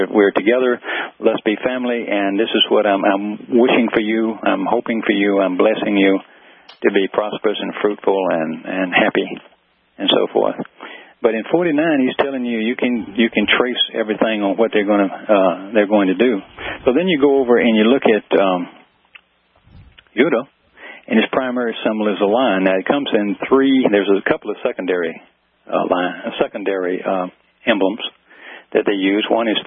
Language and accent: English; Australia; I knew that when I grew up in Australia, we had to get up every morning and say, God save the Queen.